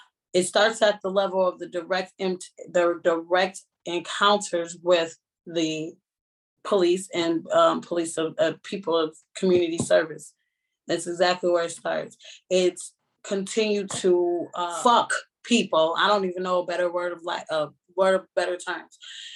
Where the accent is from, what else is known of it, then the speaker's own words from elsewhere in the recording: St. Paul, Minnesota, United States; And I have been born and raised in the St. Paul metro area my entire life.